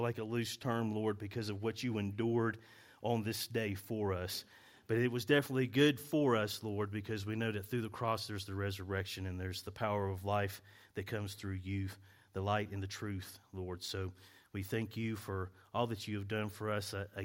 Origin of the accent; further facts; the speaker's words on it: North Carolina, United States; I have mentioned in the past that I'm from North Carolina. So one of the things that I remember from my childhood of being in North Carolina is a particular tree that we have there.